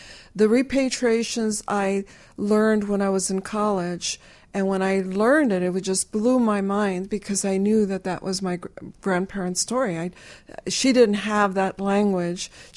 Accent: Chicago, Illinois, United States; I talk about my growing up in Chicago and how it was in my home

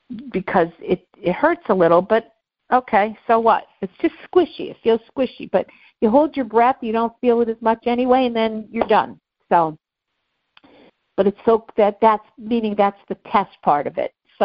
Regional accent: Scranton, Pennsylvania, United States; born there; I was born in Scranton State Hospital back in 1961

